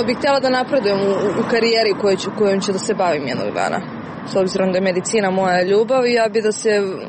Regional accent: Serbia; now in Montenegro; Ja sam se iz svoje države odselila, ja sam odselila iz Srbije u Crnu Goru.

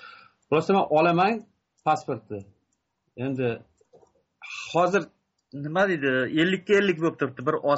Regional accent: Khujand, Sughd, Tajikistan; now in Yekaterinburg, Russia; Ha, hozir men o'zi Tojikistonlikman, Xo'janddan.

